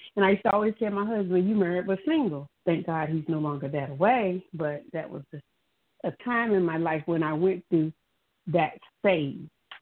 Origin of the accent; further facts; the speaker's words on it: Virginia, United States; as you stated. I'm from Hampton Roads area.